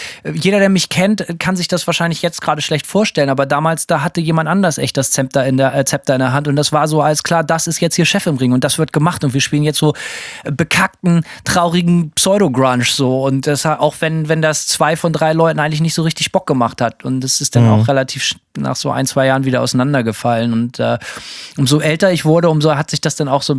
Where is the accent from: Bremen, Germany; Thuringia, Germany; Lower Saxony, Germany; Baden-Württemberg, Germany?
Bremen, Germany; da habe ich mir meine Akustikgitarre auf den Rücken geschnallt und bin bei uns in Bremen ans Weserwehr gefahren